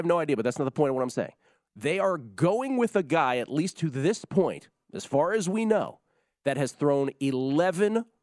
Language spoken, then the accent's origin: English; Washington, District of Columbia, United States; Maryland, a team that sadly I'm intimately familiar with from my hometown of D.C., just outside of D.C.